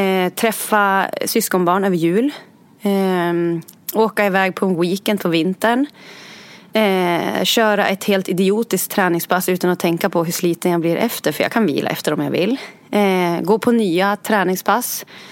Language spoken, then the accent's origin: Swedish; Orsa, Dalarna County, Sweden; born or raised there